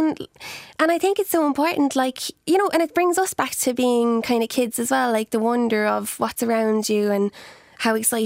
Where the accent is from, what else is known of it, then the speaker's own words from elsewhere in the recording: Munster, Ireland; I'm from the Golden Vale, like, so, you know, agriculture is a lot different to gardening